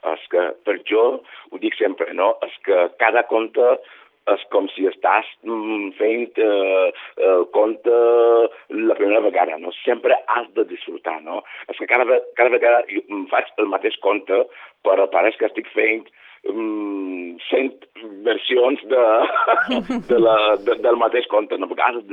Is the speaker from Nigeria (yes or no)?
yes; Nigeria; now in Mallorca, Spain; Som de Nigèria, però ja fa anys que visc aquí, ja 18 anys estic aquí a Mallorca, sempre dic que som afro-mallorquí.